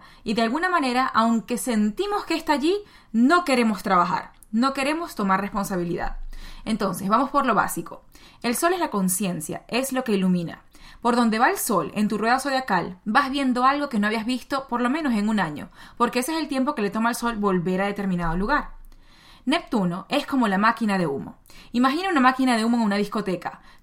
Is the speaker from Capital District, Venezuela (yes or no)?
no; Maracaibo, Zulia, Venezuela; Yo, que vengo de Maracaibo, y las chicas de Maracaibo tenemos esta fama de que somos bastante fuertes